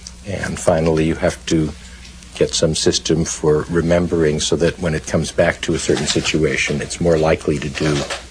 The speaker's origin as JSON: {"language": "English", "region": "New York", "country": "United States", "tie": "born or raised there", "said": "I grew up in New York, and my father was a surgeon who had all sorts of instruments"}